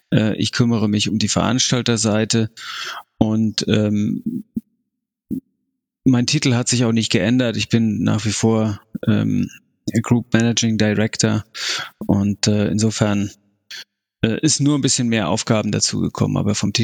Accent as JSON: {"language": "German", "town": "Frankfurt", "region": "Hesse", "country": "Germany", "said": "Erstmal komme ich ja ursprünglich aus Frankfurt und bin dann nach Norden, nach Niedersachsen"}